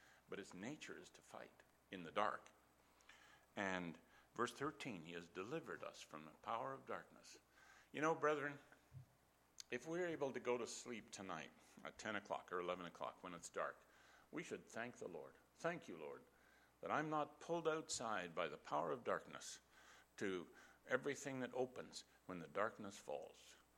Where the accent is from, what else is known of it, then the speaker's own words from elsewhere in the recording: Canada; You know, I'm a Canadian. I was born in Canada.